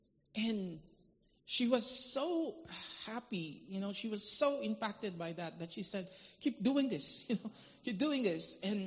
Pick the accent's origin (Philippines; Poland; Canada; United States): Philippines; I'm from the Philippines. I'm here with my daughters